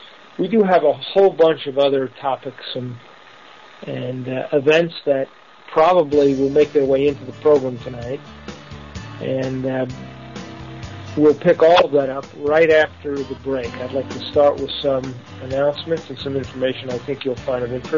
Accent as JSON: {"language": "English", "town": "New York City", "region": "New York", "country": "United States", "tie": "born or raised there", "said": "especially if you grew up in the culture I grew up in New York City, where so many people actually, I believe, derive their self-worth from identity with certain sports teams and sports franchises."}